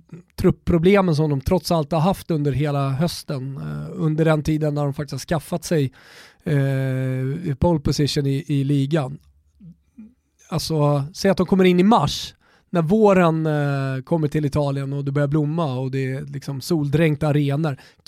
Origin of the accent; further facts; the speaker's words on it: Sweden; inte bara för att vi är svenskar